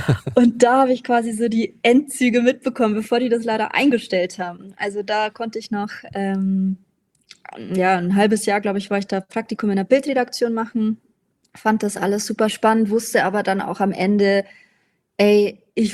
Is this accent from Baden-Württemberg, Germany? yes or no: no; Regensburg, Bavaria, Germany; moved away as an adult; now in Bielefeld, Germany; ich bin 28 Jahre alt, bin im schönen Regensburg in der bayerischen Oberpfalz geboren, deshalb hört man vielleicht auch hier und da mal mein Dialekt ein bisschen raus, bin auch bis ich 18 war immer in Bayern gewesen, meine Eltern wohnen da noch